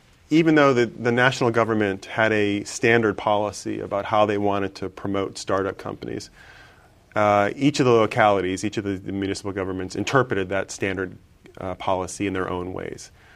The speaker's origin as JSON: {"language": "English", "town": "Memphis", "region": "Tennessee", "country": "United States", "tie": "born or raised there", "said": "I was born in Memphis, Tennessee, and lived there until I went off to college."}